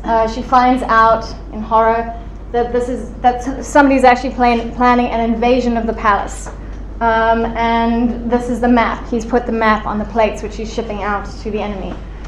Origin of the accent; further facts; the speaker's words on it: Johannesburg, Gauteng, South Africa; now in Cape Town, South Africa; because I live in Cape Town, but I grew up in Joburg.